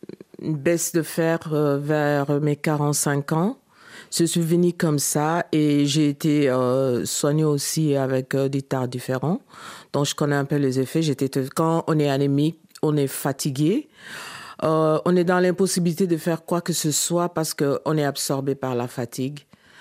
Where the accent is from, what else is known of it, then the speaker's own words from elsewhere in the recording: Kinshasa, DR Congo; Et le légume de chez moi, les pondous, moi je suis du Congo-Kinshasa